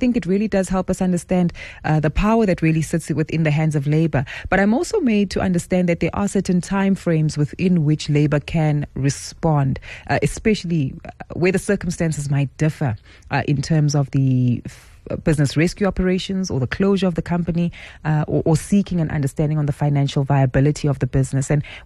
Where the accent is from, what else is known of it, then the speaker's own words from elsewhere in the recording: South Africa; it really helps educate and empower us as South African workers.